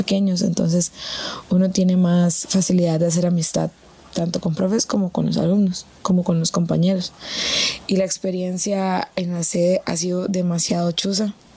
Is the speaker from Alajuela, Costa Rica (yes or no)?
no; San José, Costa Rica; yo soy de San José, voy por mi segundo año de carrera en la sede del Pacífico.